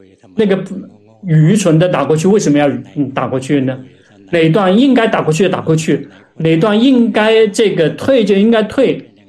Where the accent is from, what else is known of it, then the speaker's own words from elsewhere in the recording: Thailand; Chinese is a second language; 这个我们泰国人也必须号召大家这个爱国